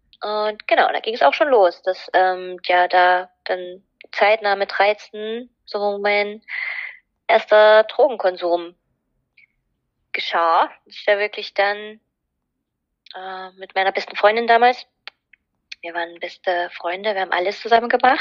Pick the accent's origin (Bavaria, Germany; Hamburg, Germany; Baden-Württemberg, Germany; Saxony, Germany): Saxony, Germany; Ja, also ich komme aus Oberlausitz, genau. Also Oberlausitz ist halt so dort Dreiländereck, die Ecke da. Mhm. Und genau, bei Bautzen, ja, bin in einer Kleinstadt aufgewachsen.